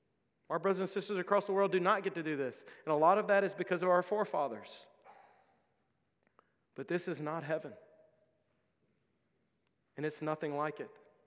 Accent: the South, United States; Now, I'm an American. I grew up in the South, conservative, Bible Belt country.

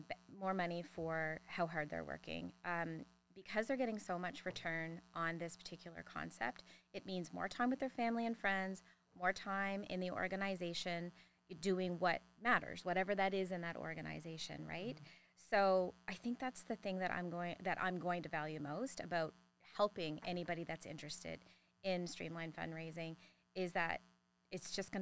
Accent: Nova Scotia, Canada; I'm from Nova Scotia

